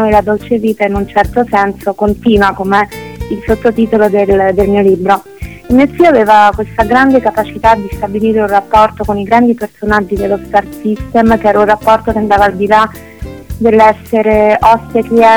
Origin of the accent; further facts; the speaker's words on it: Rome, Lazio, Italy; Io sono romana, vengo da una famiglia di ristoratori.